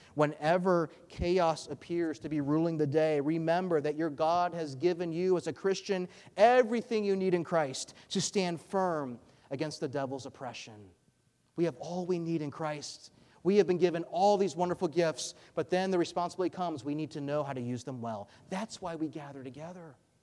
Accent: Georgia, United States; I grew up in Georgia.

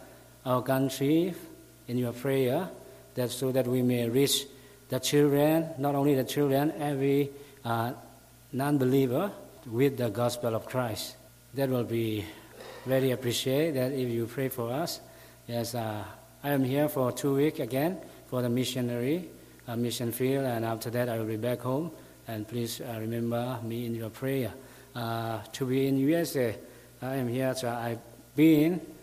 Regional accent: Myanmar; I am from Myanmar, Burma, and I'm a pastor of Bethany Brethren Church in Kalimyo.

